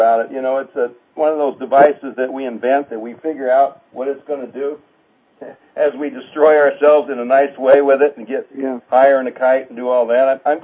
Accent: Ann Arbor, Michigan, United States; Yeah, he's back in Ann Arbor where we started out. I'm from Ann Arbor.

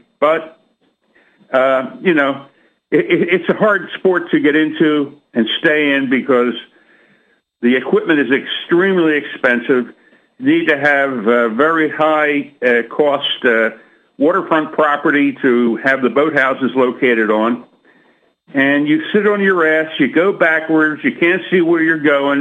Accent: Philadelphia, Pennsylvania, United States; here in Philadelphia, which is my hometown

